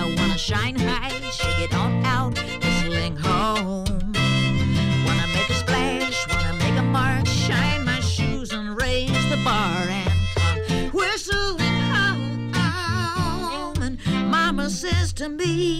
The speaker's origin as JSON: {"language": "English", "region": "Georgia", "country": "United States", "accent": "Southern", "said": "So my Southern accent comes out when I sing."}